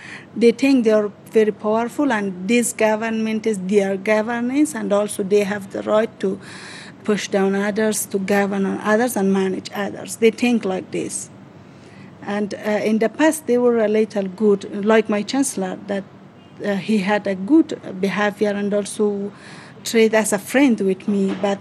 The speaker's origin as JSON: {"language": "English", "region": "Badakhshan", "country": "Afghanistan", "tie": "born or raised there", "said": "Badakhshan."}